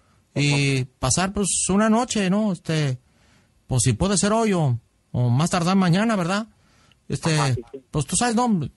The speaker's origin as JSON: {"language": "Spanish", "town": "Huauchinango", "region": "Puebla", "country": "Mexico", "said": "De Huachinango, Puebla. Sí, yo soy de Huachinango, Puebla."}